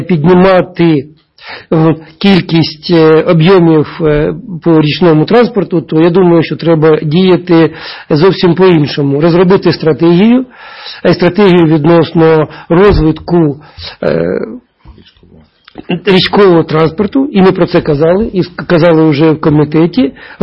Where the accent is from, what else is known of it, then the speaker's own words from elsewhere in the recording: Mariupol, Donetsk Oblast, Ukraine; Я пам'ятаю, в моєму рідному Маріуполі